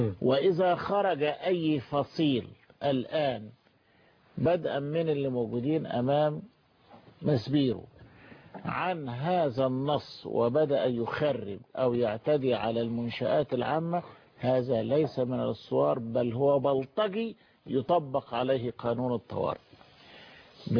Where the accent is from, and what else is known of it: Egypt